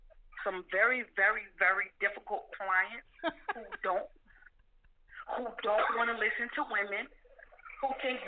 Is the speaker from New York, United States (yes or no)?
yes; Buffalo, New York, United States; I'm from Buffalo. … she raised a leader.